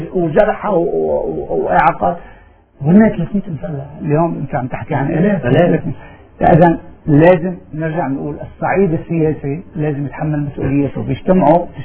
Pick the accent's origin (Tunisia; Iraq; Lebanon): Lebanon; بالله أنا كمواطن لبناني حمايتنا الأساسية من الجيش